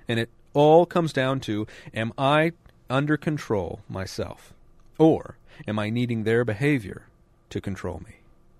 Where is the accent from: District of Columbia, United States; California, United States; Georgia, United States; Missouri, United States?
Georgia, United States; Atlanta; And we're from Atlanta, and Waffle Houses are everywhere.